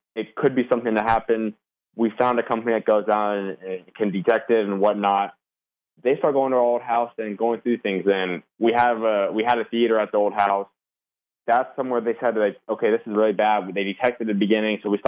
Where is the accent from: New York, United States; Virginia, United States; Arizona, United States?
Arizona, United States; Yeah, so like I said, I grew up always born and raised in Arizona. My family, my mom's from Minnesota, my dad's from Kansas.